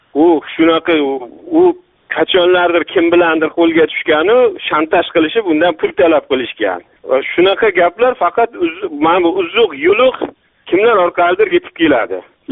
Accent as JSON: {"language": "Uzbek", "region": "Kashkadarya Region", "country": "Uzbekistan", "said": "Men Qashqadaryodanman. Men 40 yoshdaman."}